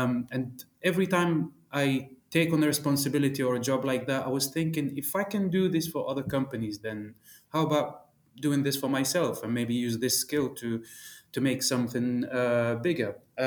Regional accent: Tunisia; born there; English is a second language; I was born in Tunisia, so I didn't have the same exposure to people from other nationalities because, you know, Tunisia doesn't have a lot of metropolitan cities like London, Paris, etc.

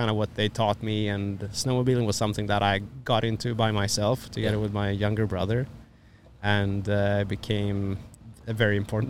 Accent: northern Sweden, Sweden; English is a second language; Northern Sweden. I grew up in a tiny little village. This is still my home village.

